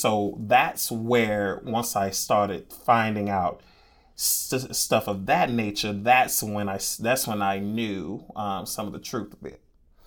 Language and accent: English; Tuskegee, Alabama, United States; Well, I am from Tuskegee, Alabama, born and raised. I am the oldest of three kids.